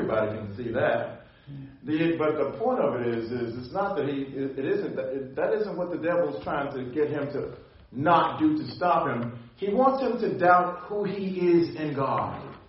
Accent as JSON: {"language": "English", "town": "Philadelphia", "region": "Pennsylvania", "country": "United States", "tie": "born or raised there", "said": "I remember when I was growing up in Philadelphia every night at 10:30, since if you weren't 17, you had to be off the street by 10:30."}